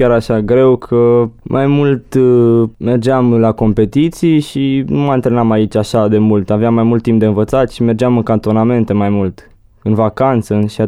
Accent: Reșița, Caraș-Severin, Romania; sunt din Reșița, am 18 ani.

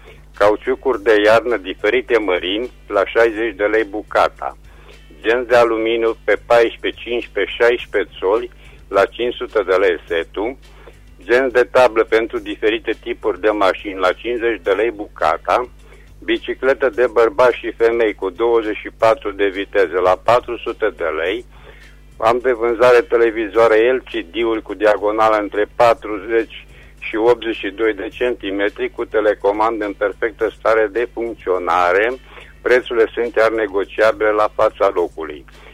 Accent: Reșița, Caraș-Severin, Romania; sunt din Reșița.

